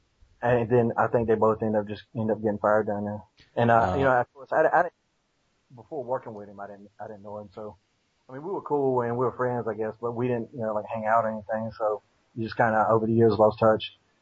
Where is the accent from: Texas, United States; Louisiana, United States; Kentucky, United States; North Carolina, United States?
North Carolina, United States; And I'm from North Carolina. I'm from Flair country.